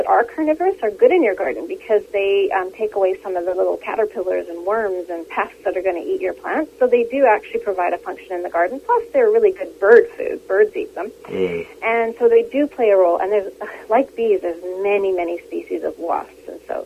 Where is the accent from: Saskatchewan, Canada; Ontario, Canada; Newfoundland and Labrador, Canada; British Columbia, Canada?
Saskatchewan, Canada; I grew up in Saskatchewan in the middle of the prairies, and I was lucky enough to live by a lot of wildflowers in the pasture nearby.